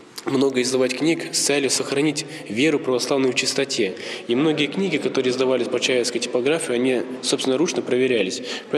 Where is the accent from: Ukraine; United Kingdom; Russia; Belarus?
Ukraine; Pochaiv, Ternopil Oblast; я сам родом с Почаева